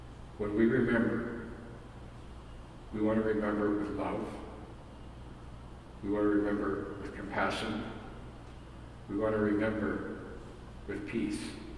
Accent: Canada; I was very proud as a Canadian this week

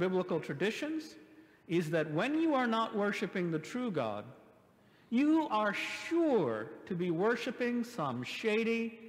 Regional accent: United States; As an American, I can say without hesitation that my nation worships the idol of the gun.

